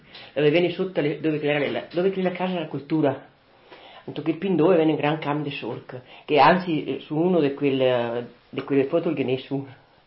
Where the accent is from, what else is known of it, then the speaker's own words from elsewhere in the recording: Zortea, Trentino-Alto Adige, Italy; born there; now in Canal San Bovo, Italy; Mi sono nata a Zortea e adesso però ho le 40 anni che sono a Canal. Sono stata anche all'estero, ho 9 anni.